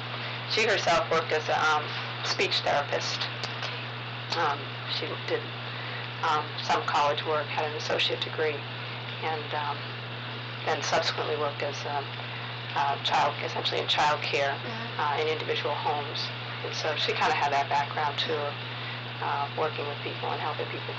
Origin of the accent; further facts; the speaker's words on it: Newton, Massachusetts, United States; In Newton, Massachusetts.